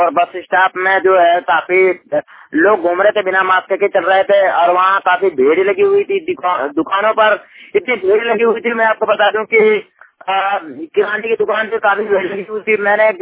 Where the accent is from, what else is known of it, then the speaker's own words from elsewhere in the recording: Uttar Pradesh, India; श्रमिक वाणी रिपोर्टर जिला बांदा उत्तर प्रदेश से।